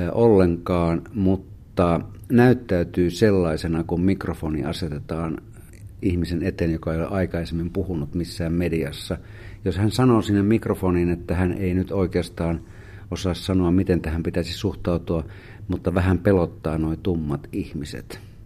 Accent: Savo, Finland; itse olen maalta kotoisin ja kävin maaseudulla siellä kaukana maalla Savossa. Äitini asuu siellä

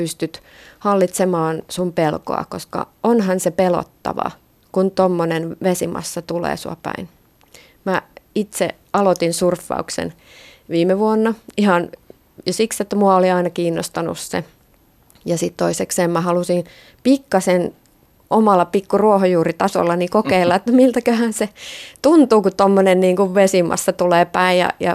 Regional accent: North Karelia, Finland; Mä oon lapsuudessa, en ole asunut merenrannalla, vaan mä tuun Pohjois-Karjalasta ja Pielisen rannalta

